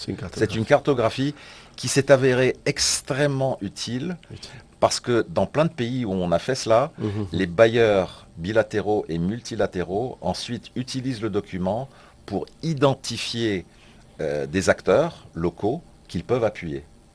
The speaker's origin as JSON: {"language": "French", "country": "Canada", "said": "Moi je ne suis pas français, juste en passant, je suis canadien."}